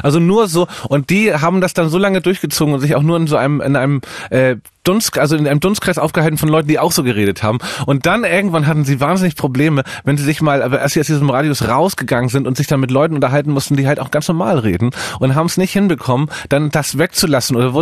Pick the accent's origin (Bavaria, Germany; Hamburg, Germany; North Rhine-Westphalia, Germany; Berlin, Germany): Hamburg, Germany; Immer wenn ich in meiner Heimatstadt Hamburg bin